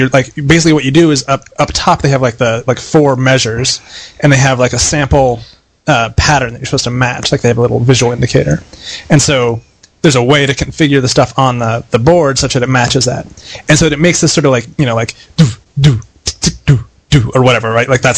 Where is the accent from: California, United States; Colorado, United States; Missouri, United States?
Colorado, United States; We're both from Colorado, actually. I knew him from before we went to college.